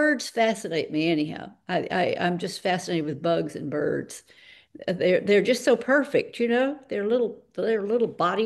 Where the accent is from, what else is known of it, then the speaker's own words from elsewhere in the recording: Birmingham, Alabama, United States; now in New York City, United States; When I was younger, and I was growing up in Birmingham, Alabama, and I would take the train.